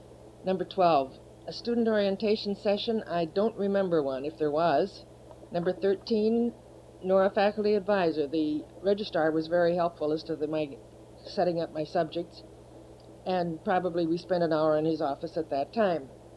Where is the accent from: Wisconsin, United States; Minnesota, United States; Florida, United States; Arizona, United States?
Wisconsin, United States; La Crosse; I was graduated from La Crosse, Wisconsin Central High School in 1925. As I was just 16, my parents sent me to Kemper Hall in Kenosha the next year because we were moving to Racine.